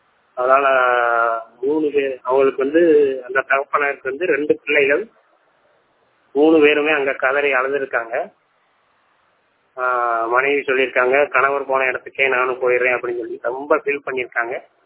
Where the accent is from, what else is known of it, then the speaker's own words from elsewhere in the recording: Virudhunagar, Tamil Nadu, India; நான் விருதுநகர் மாவட்டத்தை சேர்ந்தவன். நான் ஒரு முழு கண் பார்வையற்றோர் மாற்றுத்திறனாளி.